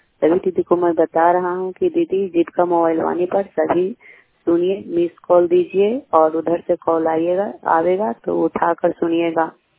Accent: Bhajelapur, Bihar, India; भजेलापुर, प्रखंड नगर नौसा, पंचायत खजरा, कलस्टर भोगी के निवासी हूँ।

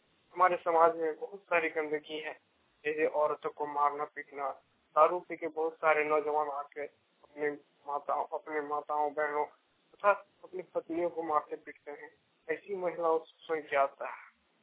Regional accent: Jharkhand, India; मैं हजारीबाग जिले का दारोगा प्रखंड का रहने वाला हूँ।

